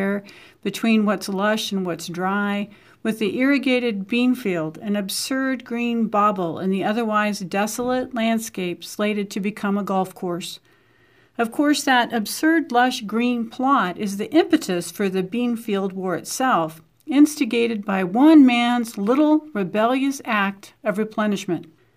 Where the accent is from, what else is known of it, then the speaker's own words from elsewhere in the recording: Dodge City, Kansas, United States; from Dodge City, Kans